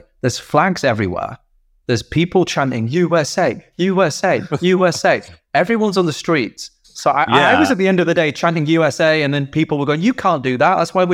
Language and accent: English; England, United Kingdom; I'm English